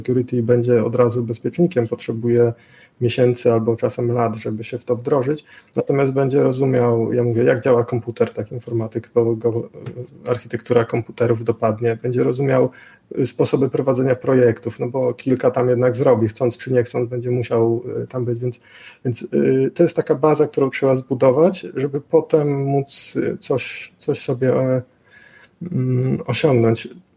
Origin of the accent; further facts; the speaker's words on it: Chełm, Lublin Voivodeship, Poland; ja nie jestem z Wrocławia, tylko z odległego Chełma.